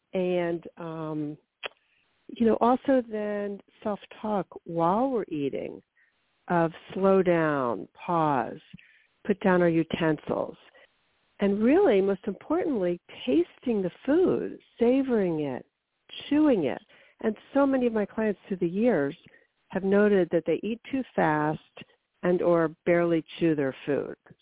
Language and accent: English; Philadelphia, Pennsylvania, United States; And I'm from Philadelphia and love pretzels.